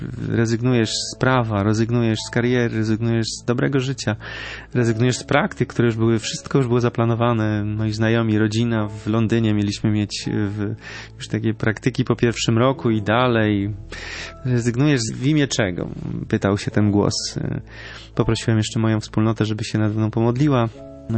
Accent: Kielce, Świętokrzyskie Voivodeship, Poland; wróciłem do mojej rodzinnej miejscowości, to były Kielce, z Warszawy, niedaleko, pociągiem.

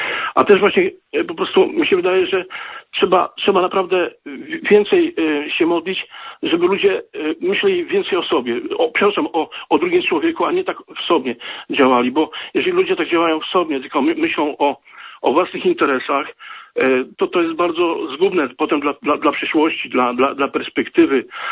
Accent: Pomeranian Voivodeship, Poland; Ja też jestem dumny, że jestem Kaszubą, że mieszkam na Kaszubach

